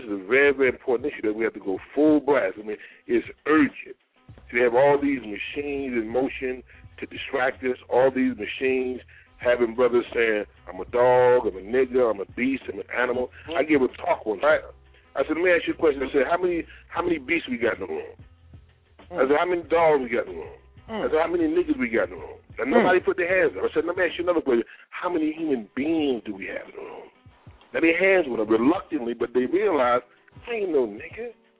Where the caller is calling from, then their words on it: New Jersey, United States; I'm calling from New Jersey.